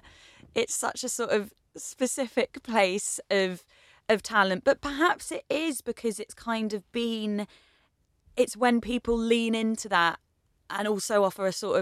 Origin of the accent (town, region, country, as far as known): East of England, United Kingdom; born or raised there